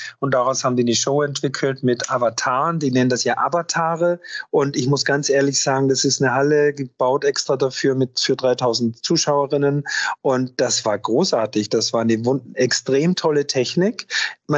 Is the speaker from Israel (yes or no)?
no; Austria; für mich als Österreicher